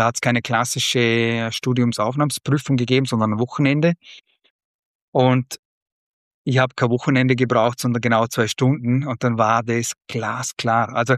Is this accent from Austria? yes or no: yes; Vorarlberg, Austria; ich bin in Vorarlberg aufgewachsen, geht jeder nach Innsbruck.